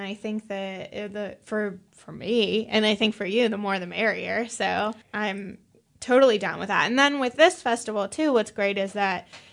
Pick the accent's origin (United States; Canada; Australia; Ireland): United States; Erie, Pennsylvania; Lavery, which is in Erie, my hometown.